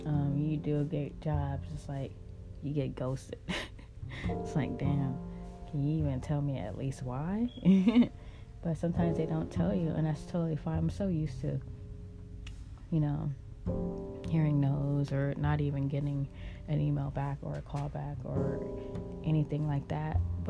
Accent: Los Angeles, California, United States; now in New York, United States; my city, my original city, my hometown, LA.

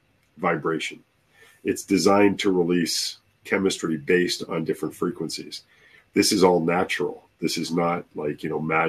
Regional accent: Canada; I grew up in Canada with the snow.

